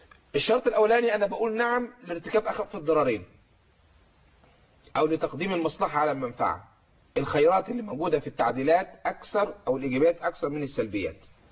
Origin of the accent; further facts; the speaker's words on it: Egypt; انا كمصري.